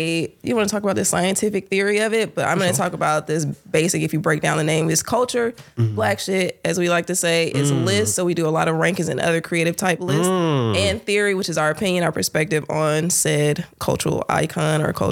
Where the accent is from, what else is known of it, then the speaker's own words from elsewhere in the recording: College Park, Georgia, United States; I'm from College Park.